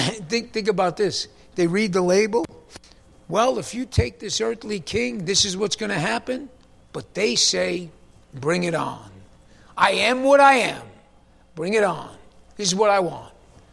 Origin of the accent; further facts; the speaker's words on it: New York, United States; I hate to say this because this dude's from my home state. What about Governor Cuomo, ex-Governor Cuomo, if I may? He tried to restrict religious gatherings in New York City.